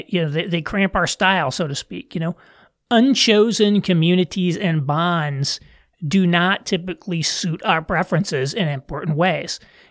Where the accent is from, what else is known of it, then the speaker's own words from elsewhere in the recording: Indiana, United States; moved away as an adult; So I left my hometown at age 18. I couldn't wait to get out. I grew up in a rural area in southern Indiana.